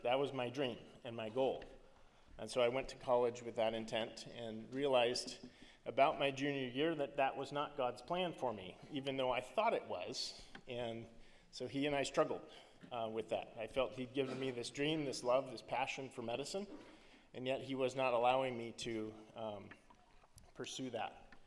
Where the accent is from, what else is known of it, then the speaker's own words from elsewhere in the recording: Mimaropa, Philippines; moved away; at the hospital where I grew up in Palawan, an island in the Philippines.